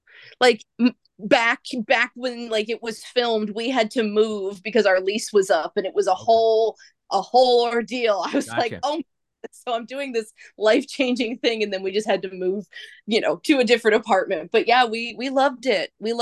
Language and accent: English; Maryland, United States; So I grew up in Anne Arundel County outside of Baltimore, but my parents constantly took us into the city.